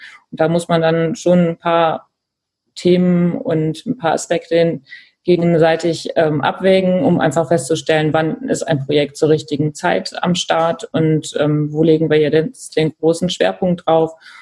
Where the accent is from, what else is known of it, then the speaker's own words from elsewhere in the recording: Wermelskirchen, North Rhine-Westphalia, Germany; also born or lived in Remscheid; Ja, ich bin Wermelskirchnerin durch und durch. Ich bin zwar tatsächlich in Remscheid geboren, aber direkt mit ein paar Monaten nach Wermelskirchen übergesiedelt und mit meiner Familie und bin hier aufgewachsen.